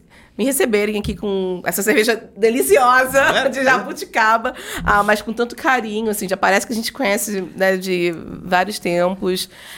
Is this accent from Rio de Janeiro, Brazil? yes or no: yes; Rio de Janeiro, Brazil; Eu sou carioca. Eu tô amando São Paulo.